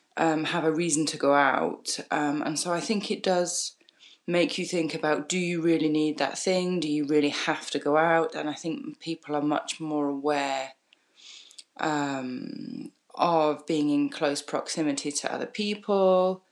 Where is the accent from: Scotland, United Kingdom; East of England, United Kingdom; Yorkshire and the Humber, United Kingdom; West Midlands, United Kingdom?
Yorkshire and the Humber, United Kingdom; Leeds; moved away as an adult; now in France; I'm originally from Leeds in Yorkshire. And I've been living in France now for nearly 6 years.